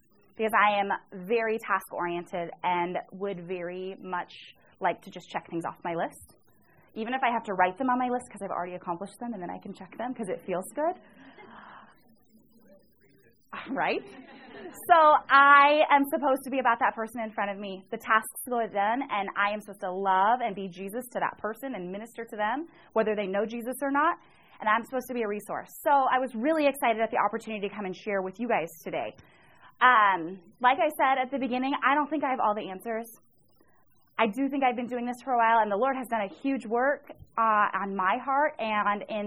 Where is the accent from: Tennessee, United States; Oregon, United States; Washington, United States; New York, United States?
Washington, United States; Olympia; A little history on me is I grew up in Olympia, Washington, but like I said, unchurched.